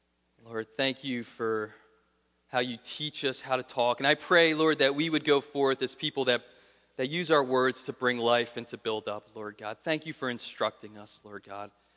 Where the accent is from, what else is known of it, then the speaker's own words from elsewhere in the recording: New Jersey, United States; You know, I grew up in Central Jersey, so I can't do that.